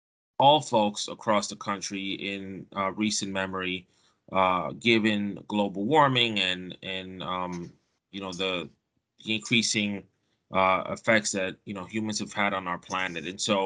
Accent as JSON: {"language": "English", "town": "Bronx", "region": "New York", "country": "United States", "tie": "born or raised there", "said": "I grew up in the Bronx in New York, and similar to you, just went about life, not really knowing about the environment space."}